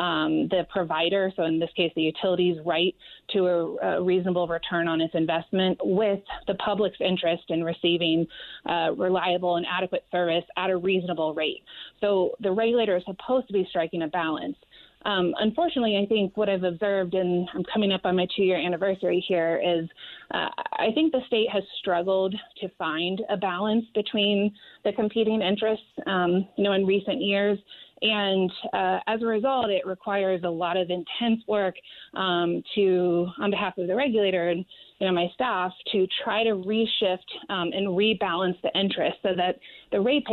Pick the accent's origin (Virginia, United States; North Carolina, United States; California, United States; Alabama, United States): Virginia, United States; Where my home state of Virginia did that.